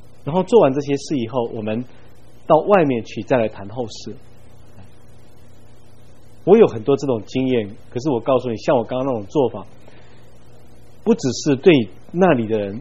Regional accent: Taiwan; 我们台湾人认为头七的时候是死者会回来的时候

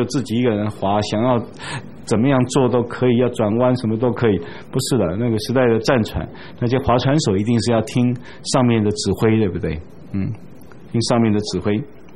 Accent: China; 他说我们中国人有一个特点，就是遇见好的东西就父传子，子传孙

